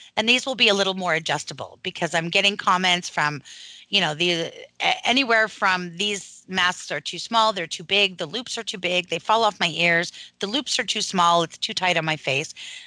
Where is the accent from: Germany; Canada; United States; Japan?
Canada; Ottawa, Ontario; welcoming the Canadian gun community to my hometown, which is the nation's capital.